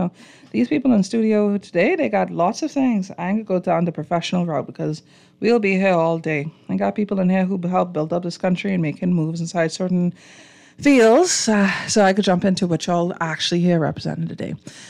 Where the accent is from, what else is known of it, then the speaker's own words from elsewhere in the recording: New York, United States; Y'all know I'm from Long Island.